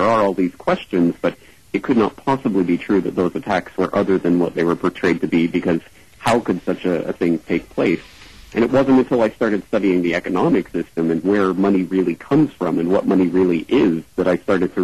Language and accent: English; Canada; now in Japan; I'm not an American citizen, I'm actually Canadian living in Japan